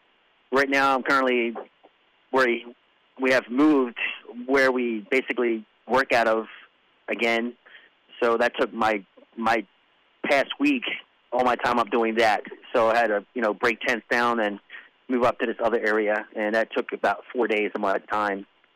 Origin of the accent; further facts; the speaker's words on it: Philadelphia, Pennsylvania, United States; Don't get me wrong, I am from Philly, so you know, I have a plethora of food where I'm from